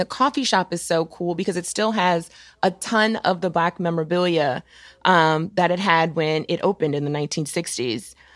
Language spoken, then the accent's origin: English; Washington, District of Columbia, United States; especially for me growing up in Washington, D.C., where there were so many Black places and spaces to be safe, to be heard, to explore, etc.